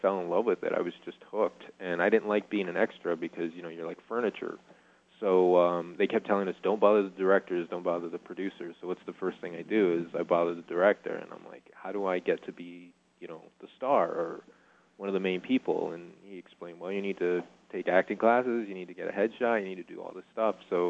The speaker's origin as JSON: {"language": "English", "town": "Tucson", "region": "Arizona", "country": "United States", "tie": "born or raised there", "said": "I'm born and raised here in Tucson, Arizona."}